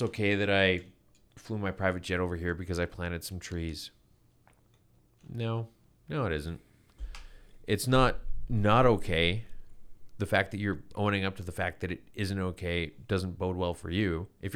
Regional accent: Canada; I'm from Canada, where we have our choices of Air Canada and WestJet.

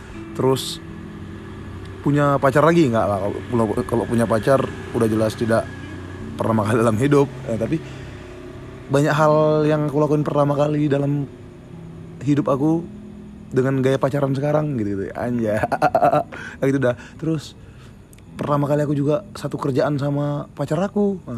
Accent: Jakarta, Indonesia; now in Bali, Indonesia; Ya aku dari Jakarta ke Bali by the way, ya enak di Bali, sesuai ekspektasi sih sebenarnya.

